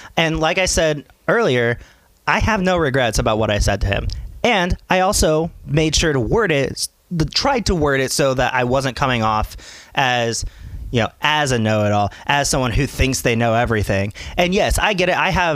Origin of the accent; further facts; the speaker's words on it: Fort Wayne, Indiana, United States; I'm a random from Fort Wayne, Indiana.